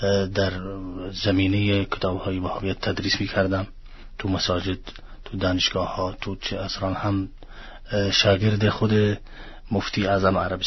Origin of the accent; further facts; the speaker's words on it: Yemen; Persian is a second language; اصالتاً اهل یمن هستم.